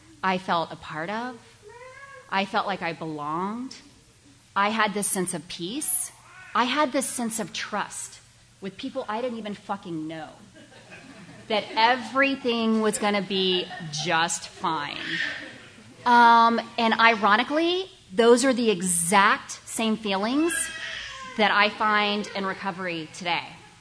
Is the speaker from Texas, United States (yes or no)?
yes; Texas, United States; You know, I'm from Texas. We were like barely eating Chinese food in 1986.